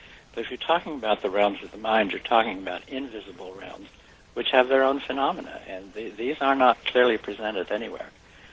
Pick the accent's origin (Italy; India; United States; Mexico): United States; Telluride, Colorado; born there; you know, I was born in Telluride, Colorado, so I appreciate natural beauty really much.